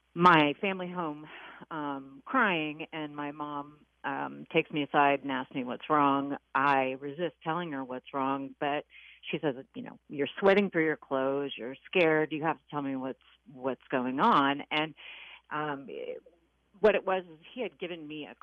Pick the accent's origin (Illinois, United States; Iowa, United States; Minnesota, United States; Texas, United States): Iowa, United States; Yeah, so I was born and raised in Iowa, and rode the school bus every day.